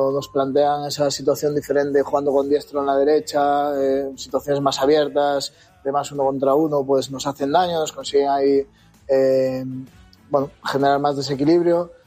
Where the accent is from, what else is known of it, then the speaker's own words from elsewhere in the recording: Galicia, Spain; Los gallegos somos muy tal